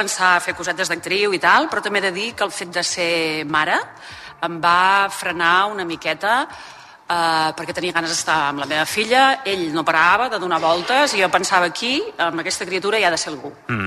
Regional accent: Reus, Catalonia, Spain; born or raised there; also born or lived in Vilaplana

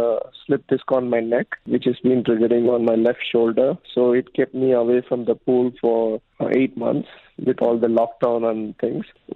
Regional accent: Kerala, India; I think when I used to race in India at my home state in Kerala, the crowd's cheering and support, you know, at that point when we race, it's huge.

